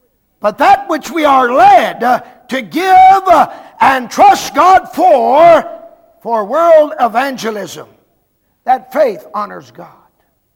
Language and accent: English; Greenville, South Carolina, United States; I'm from Greenville, South Carolina. It builds great Christians.